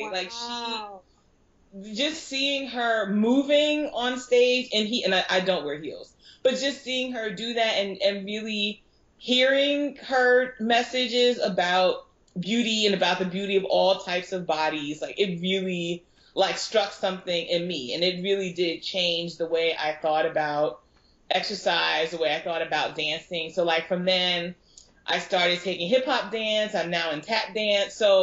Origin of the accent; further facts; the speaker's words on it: Newark, New Jersey, United States; So at the last minute, I decided to go down to New Jersey, where I'm from. So I'm from Newark, so shout out to Scarlet Knight.